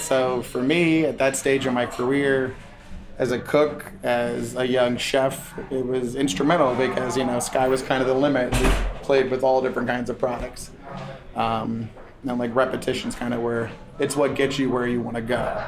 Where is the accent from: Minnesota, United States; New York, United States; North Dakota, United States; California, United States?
California, United States; now in New Jersey, United States; So, I mean, I relocated from California. My dad got a job transfer back east. We moved here like end of 93.